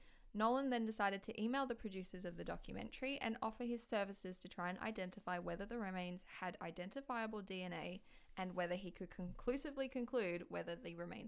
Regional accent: Australia; Adda, which I'm Australian, so I say Adda, but it's Atta, A-T-A.

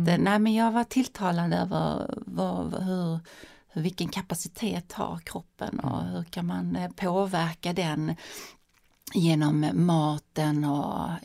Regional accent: Skåne, Sweden; När jag växte upp i Skåne och så.

